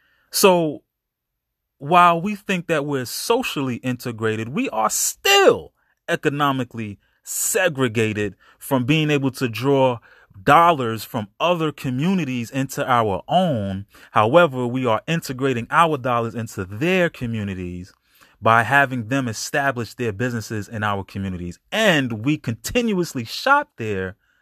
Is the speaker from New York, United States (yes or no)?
yes; Brooklyn, New York, United States; For example, growing up in Brooklyn, New York, Chinese food restaurant, beauty supply store, fish market, the dollar store.